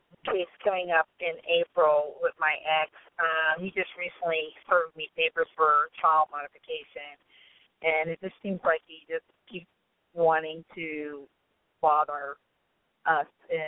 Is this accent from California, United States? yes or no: yes; California, United States; And I'm from Southern California.